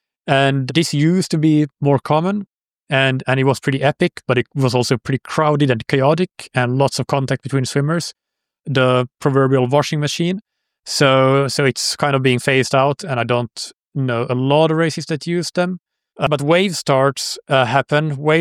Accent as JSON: {"language": "English", "country": "Finland", "second_language": "English", "said": "I'm from Finland, and this race was in cold water in Finland."}